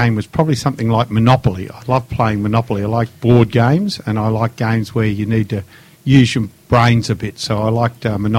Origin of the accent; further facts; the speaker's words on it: Winchelsea, Victoria, Australia; Well, I grew up on a farm at Winchelsea. I'm one of 10 children, so I had 5 sisters and 4 brothers, and we grew up on a mixed farm at Winchelsea.